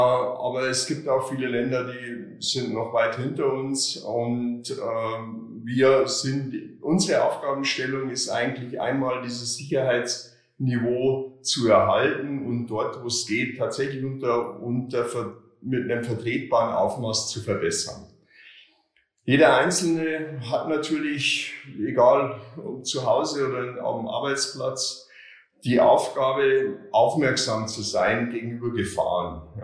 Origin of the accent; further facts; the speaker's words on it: Passau, Bavaria, Germany; now in Berlin, Germany; nachdem ich ein Volontariat in Passau, in meiner Heimatstadt, bei der Passauer Presse absolviert hatte, bin ich wild entschlossen nach Berlin gegangen